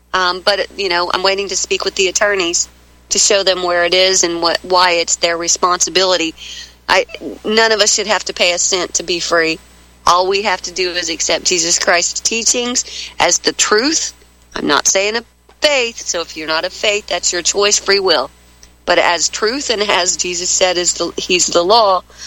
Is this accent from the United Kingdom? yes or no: yes; Scotland, United Kingdom; But I'm Scottish, and we've got to find something to laugh about every time we do something.